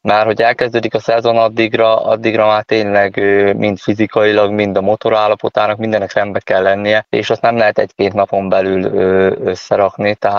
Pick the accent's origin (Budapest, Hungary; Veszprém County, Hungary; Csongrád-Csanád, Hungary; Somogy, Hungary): Veszprém County, Hungary; Veszprém; itt én Veszprémi vagyok, itt Veszprémben